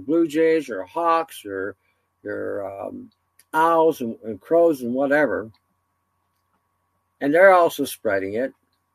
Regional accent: Canada; Maybe it's because I'm Canadian.

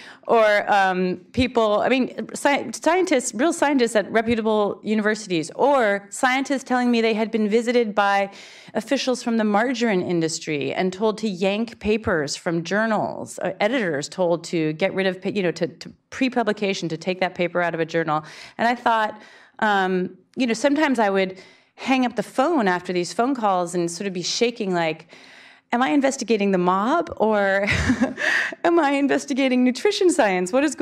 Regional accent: Berkeley, California, United States; also born or lived in New York City; I'm from Berkeley, California, so of course I was a vegetarian. And then from there I moved to New York City, other capital of vegetarianism.

